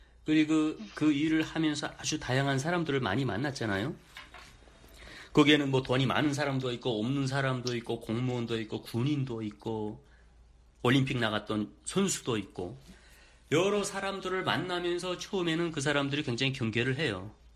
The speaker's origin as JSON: {"language": "Korean", "country": "North Korea", "moved": "yes", "lives_now": "South Korea", "said": "대부분 북한에서 왔다는 것에 대해서 제 고객분들이 굉장히 흥미로워했어요."}